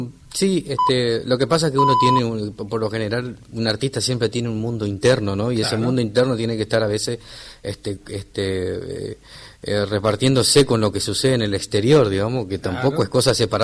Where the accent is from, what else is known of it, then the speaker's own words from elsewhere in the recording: Charata, Chaco, Argentina; born there; Nací en Charata.